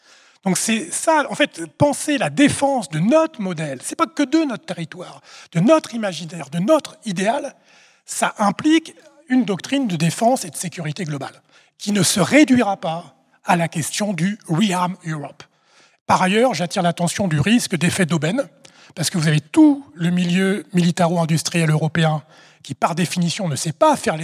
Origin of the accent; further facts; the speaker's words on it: France; Mais en plus, nous, on est français, on se rappelle de la ligne Maginot.